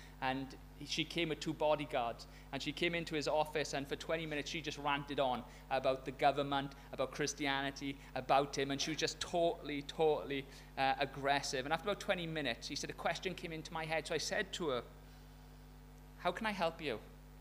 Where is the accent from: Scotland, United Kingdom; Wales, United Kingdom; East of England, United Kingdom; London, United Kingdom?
Wales, United Kingdom; it was just me because I'm Welsh.